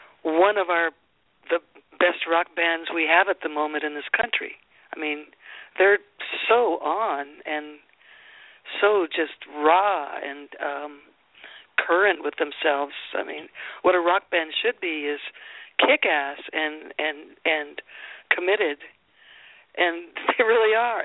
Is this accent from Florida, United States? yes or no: no; Seattle, Washington, United States; we always like to try to do something special for Seattle because it's my hometown and everything.